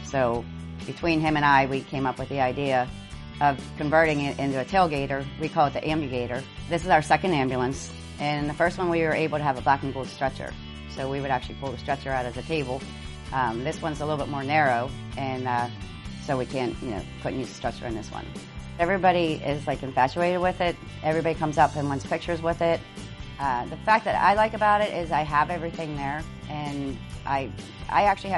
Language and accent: English; Pittsburgh, Pennsylvania, United States; born and raised in Pittsburgh. I lived out of state for about 6 years total.